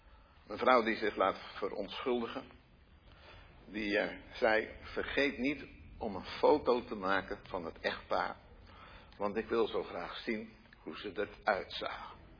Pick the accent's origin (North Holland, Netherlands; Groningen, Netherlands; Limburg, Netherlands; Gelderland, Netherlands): Gelderland, Netherlands; ik kom van de Veluwe, daar waren we altijd gewend om elke preek uit drie punten te laten bestaan.